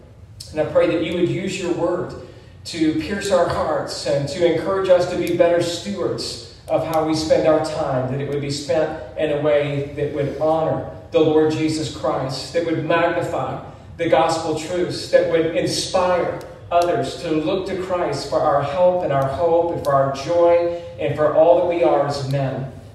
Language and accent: English; West Coast, United States; I'm from the West Coast too.